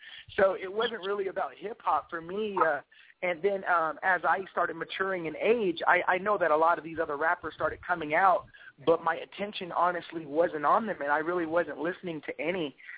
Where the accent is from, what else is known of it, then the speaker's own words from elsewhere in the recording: La Puente, California, United States; actually, I live in Beaumont now, so I'm over here by Palm Springs area, but I grew up in La Puente, California